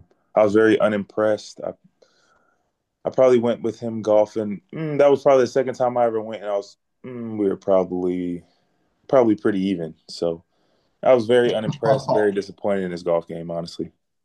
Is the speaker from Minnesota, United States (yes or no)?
no; Texas, United States; growing up in Texas, that was the most important thing.